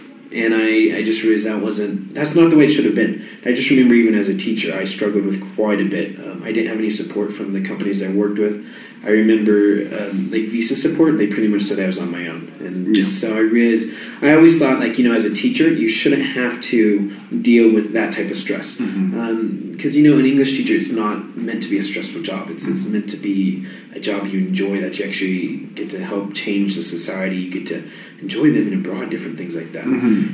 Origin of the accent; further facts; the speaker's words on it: United States; kind of what I was brought up with in the United States.